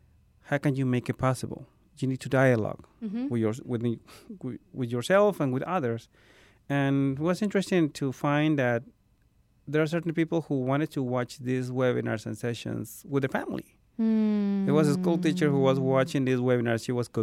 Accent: Peru; I'm from Peru, and my formation is with the Salesians in a religious order, in a youth group.

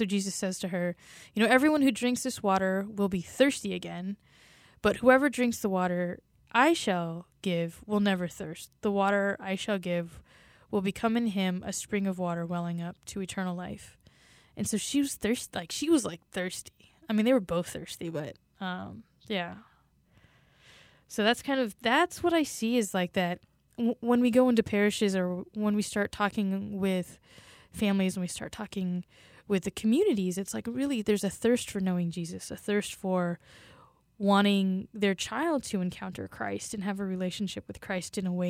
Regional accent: West Coast, United States; I'm originally from the West Coast, and so water, I think, always has been a big image for me.

